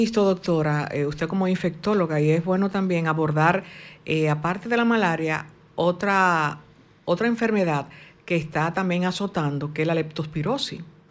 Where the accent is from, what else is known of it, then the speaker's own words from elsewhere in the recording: Dominican Republic; nosotros como pueblo dominicano debemos educarnos